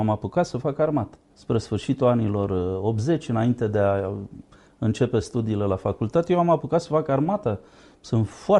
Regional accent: Craiova, Dolj, Romania; am plecat la Craiova, care era orașul meu natal.

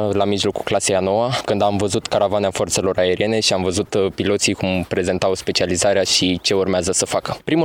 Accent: Botoșani, Botoșani County, Romania; am 19 ani, sunt din Botoșani

